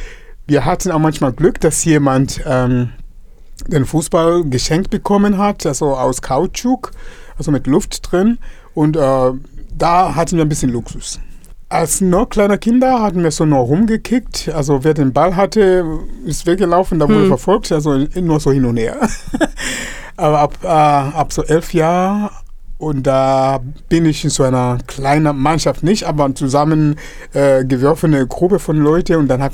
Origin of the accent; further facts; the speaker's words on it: Dar es Salaam, Tanzania; also born or lived in northern Mozambique; Ich bin im Norden Mosambik geboren und in Dar es Salaam in Tansania aufgewachsen.